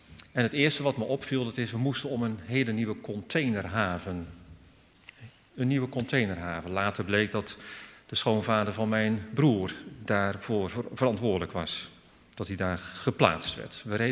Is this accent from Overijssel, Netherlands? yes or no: no; Alphen aan den Rijn, South Holland, Netherlands; Toen ik terugkwam in Alphen aan den Rijn. In mijn geboorteplaats. In de plaats waar ik trots op was. In de plaats waar ik opgegroeid ben. Waar ik me thuis voelde.